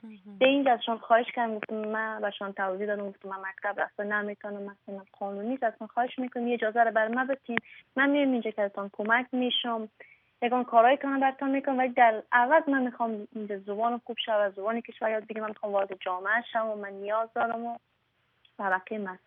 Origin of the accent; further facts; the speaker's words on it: Afghanistan; من افغانی هستم من مسلمان هستم